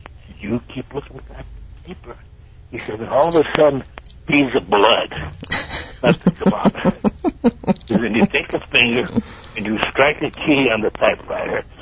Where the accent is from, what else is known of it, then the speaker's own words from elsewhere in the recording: New Haven, Connecticut, United States; moved away; Well, East Rock, because I'm from New Haven, Connecticut. I've been down here 55 years, though, but I'm from New Haven, Connecticut.